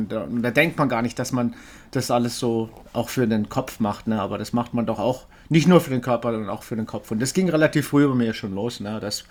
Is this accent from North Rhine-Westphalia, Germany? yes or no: no; Hanau, Hesse, Germany; born there; also born or lived in Freiburg; ich bin eigentlich in Hanau geboren, Frankfurt, komplett ganz andere Gegend. Und dann in Deutschland tausendmal umgezogen, weil mein Vater war Küchenchef. Aber man kann mich doch als Freiburger irgendwie, ja, beschimpfen, sozusagen.